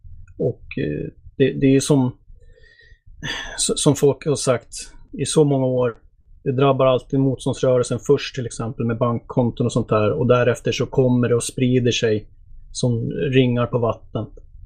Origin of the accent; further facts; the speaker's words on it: Sweden; Alltså som en svensk arbetare från en industriort så lever man ju väl typ alltid över sina tillgångar känns det som